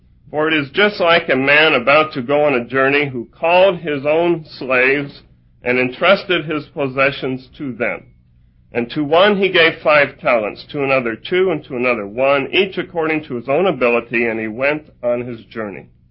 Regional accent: New Mexico, United States; I am from New Mexico, what we call the land of the enchantment, home of the roadrunner, tumbleweeds, Sandia Mountains, North America's longest aerial tramway, turquoise jewelry, luminarias, red chili, the double eagle hot air balloon, and a few other things.

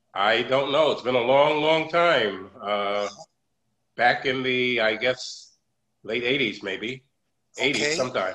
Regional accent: New Haven, Connecticut, United States; moved away as an adult; Well, I lived in New Haven, Connecticut until I moved to New York in 1961. I went to school there.

